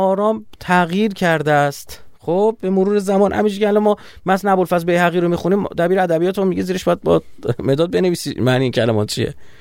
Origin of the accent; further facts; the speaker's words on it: Iran; آیا ما چون ایرانی هستیم